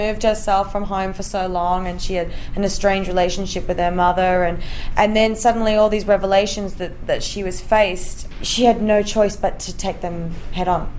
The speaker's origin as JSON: {"language": "English", "country": "Australia", "tie": "born or raised there", "also_born_or_lived": "England", "lives_now": "Los Angeles, United States", "said": "I was born in England, raised in Australia, and now I live here in Los Angeles."}